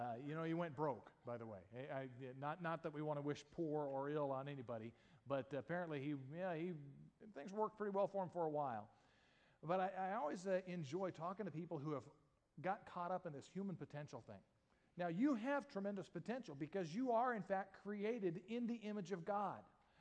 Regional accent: Yuma, Arizona, United States; I still remember growing up in Yuma, Arizona, and we had exactly two channels on the TV.

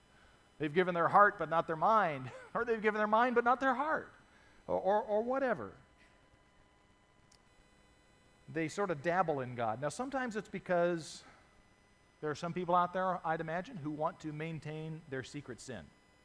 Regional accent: Arizona, United States; I grew up in Arizona. Maybe you didn't want to be a cowboy, okay?

